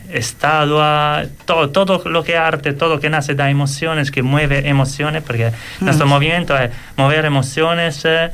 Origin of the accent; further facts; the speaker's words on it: Italy; Yo soy italiano, vivo aquí desde